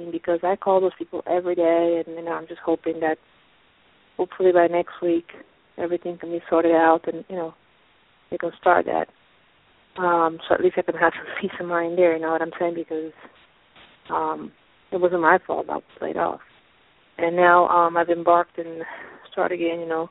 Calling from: Pennsylvania, United States; from Pennsylvania.

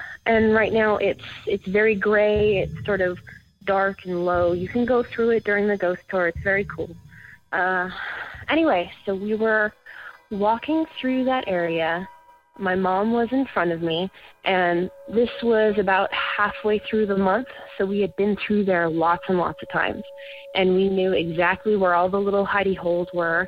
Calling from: Burbank, California, United States; I'm calling from Burbank, California.

